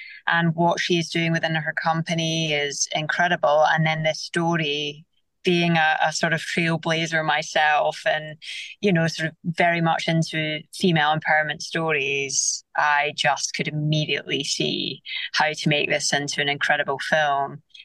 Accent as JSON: {"language": "English", "region": "Scotland", "country": "United Kingdom", "said": "I'm obviously Scottish, and like when I say something, I mean it."}